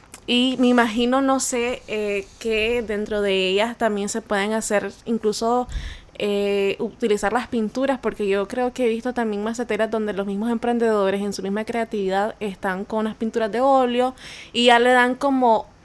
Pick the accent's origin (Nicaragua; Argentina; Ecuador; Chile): Nicaragua; incluso nosotros como nicaragüenses, a mí me ha pasado